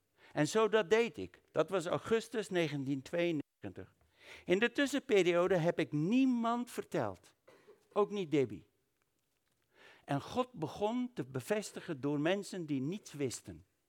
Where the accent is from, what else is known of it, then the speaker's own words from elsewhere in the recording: South Africa; pa, ik ben een Zuid-Afrikaan.